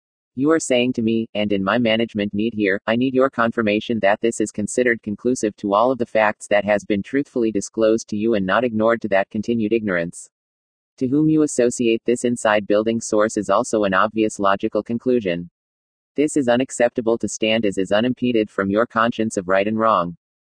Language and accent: English; San Bernardino, California, United States; born there; I was born on September 1, 1965 in San Bernardino, CA